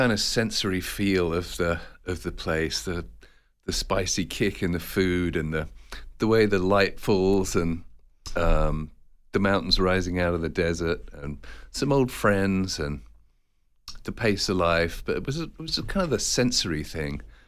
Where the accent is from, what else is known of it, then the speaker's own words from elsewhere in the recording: London, United Kingdom; also born or lived in Malaysia / Kuwait; I was born in Malaysia to British parents, and then we moved to Kuwait. My dad was in the shipping business. Then we moved to London, England, and I was told, well, this is where you're from.